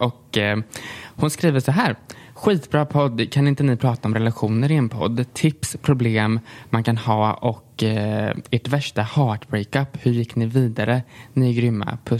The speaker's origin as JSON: {"language": "Swedish", "town": "Tranås", "region": "Jönköping County", "country": "Sweden", "tie": "born or raised there", "said": "Jag är uppväxt i Tranås"}